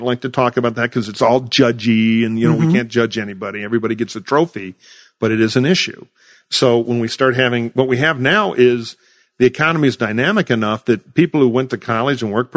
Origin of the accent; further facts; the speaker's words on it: Detroit, Michigan, United States; And I'm from Detroit, Michigan, and I care about industrial jobs.